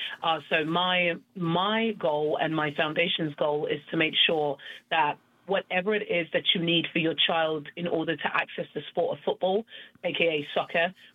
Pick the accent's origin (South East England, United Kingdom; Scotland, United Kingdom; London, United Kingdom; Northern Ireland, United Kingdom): London, United Kingdom; Peckham; I grew up in Southeast London, Peckham/Woolworth, to be exact. And it was a very crime-ridden area. I didn't know. I lived in a very kind of like poor area and a crime-ridden area.